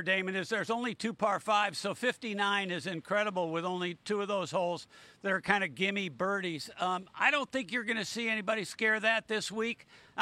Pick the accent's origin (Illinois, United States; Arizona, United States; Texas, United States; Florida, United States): Illinois, United States; Chicago; I grew up in Chicago, and Lake Michigan was a little too cold to go in.